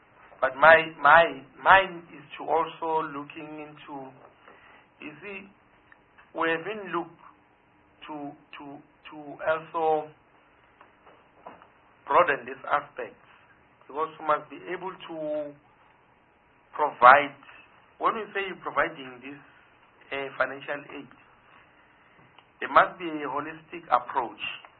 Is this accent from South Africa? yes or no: yes; South Africa; this belongs to me as a South African